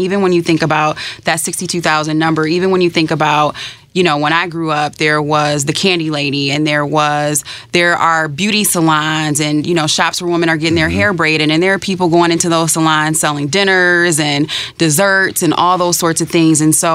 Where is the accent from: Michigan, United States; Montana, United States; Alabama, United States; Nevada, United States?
Michigan, United States; Detroit; And so, you know, growing up in Detroit, seeing that hustle, seeing that ambition